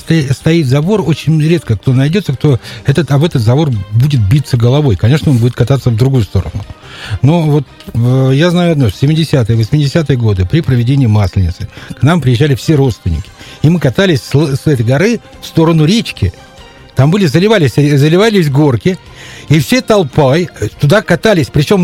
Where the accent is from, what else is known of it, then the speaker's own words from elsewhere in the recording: Luga, Leningrad Oblast, Russia; мое детство прошло в Луге.